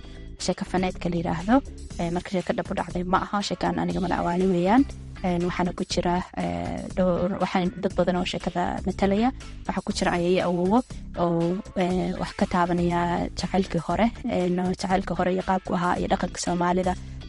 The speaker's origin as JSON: {"language": "Somali", "region": "Minnesota", "country": "United States", "said": "waxaan ka imaaday gobolka Minnesota"}